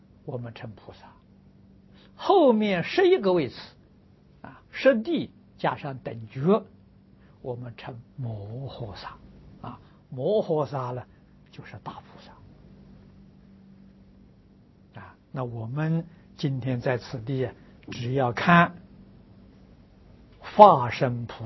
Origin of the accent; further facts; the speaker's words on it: China; 那我们今天外国人讲的磁场啊，我们中国人讲的气象啊